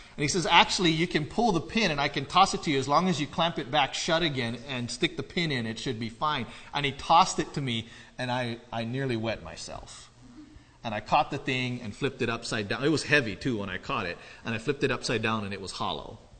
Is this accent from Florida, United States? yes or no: no; Kauai, Hawaii, United States; There was a family that I grew up with on Kauai